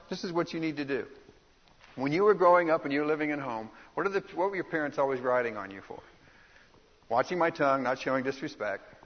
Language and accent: English; Dallas, Texas, United States; I was raised in Dallas.